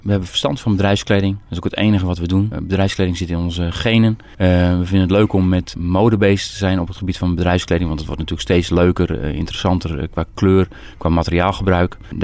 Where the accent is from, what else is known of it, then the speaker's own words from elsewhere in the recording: Drachten, Friesland, Netherlands; Ik ben Drachter, geboren en getogen.